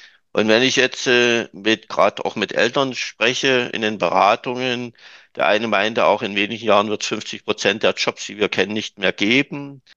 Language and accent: German; East Germany, Germany; Ich komme noch aus der DDR. Ich habe das 89 gesehen.